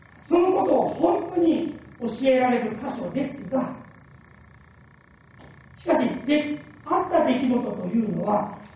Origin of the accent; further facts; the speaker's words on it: Kanto, Japan; 私は関東出身なんですけれども